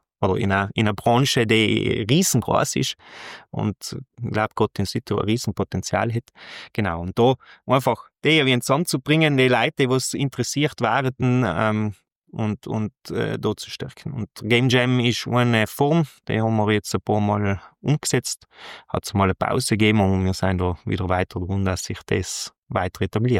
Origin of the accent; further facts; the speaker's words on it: Trentino-Alto Adige, Italy; Da sind wir Südtiroler oft ein bisschen